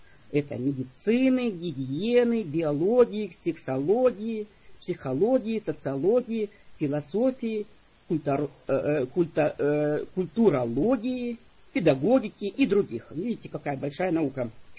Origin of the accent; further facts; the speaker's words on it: Saint Petersburg, Russia; Я из Санкт-Петербурга. Значит, 812 код Санкт-Петербурга.